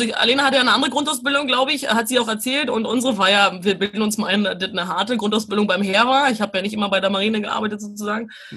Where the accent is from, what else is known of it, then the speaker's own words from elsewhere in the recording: Brandenburg, Germany; Also, ich bin aus Brandenburg, muss man sagen. Und da ist nicht viel los, außer dass wir Wölfe haben.